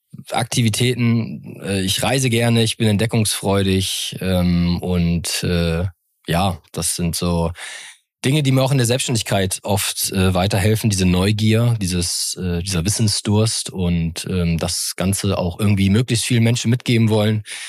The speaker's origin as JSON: {"language": "German", "region": "Northern Germany", "country": "Germany", "tie": "born there", "lives_now": "Cologne, Germany", "said": "gebürtig aus dem Norden Deutschlands, wo man Moin zur Begrüßung und auch gerne mal Moin am späten Abend noch sagen kann. Wohne mittlerweile im wunderschönen Köln, bin hier sehr heimisch"}